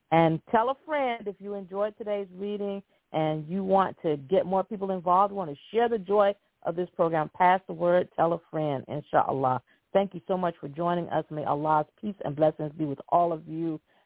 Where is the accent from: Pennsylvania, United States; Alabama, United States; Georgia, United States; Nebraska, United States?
Georgia, United States; Atlanta; I often tell people about when I grew up here in Atlanta